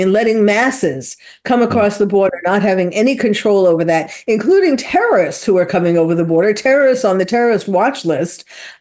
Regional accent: New York, United States; I've been there many times. I'm originally from New York, and it's just not an impossible story.

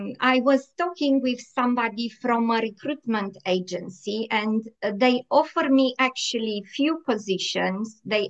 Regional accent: Constanța, Constanța County, Romania; English is a second language; now in Bexhill-on-Sea, United Kingdom; I'm from Constanza, so I love the sea.

